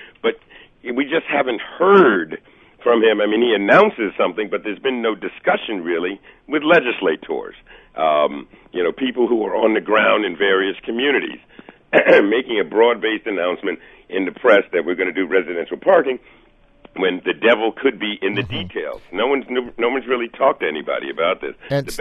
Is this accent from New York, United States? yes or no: yes; Manhattan, New York, United States; I am from Manhattan.